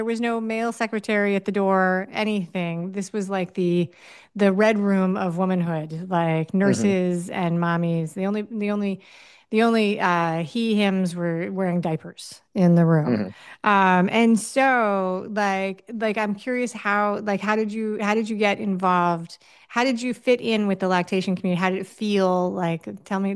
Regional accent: Miami, Florida, United States; so I'm in Miami, Florida. That's my hometown.

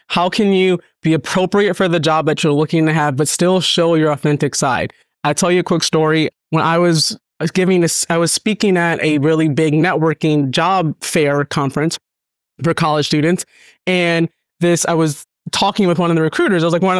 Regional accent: Minnesota, United States; In elementary school, I grew up in Minnesota. I was the only Black girl in most of my classes

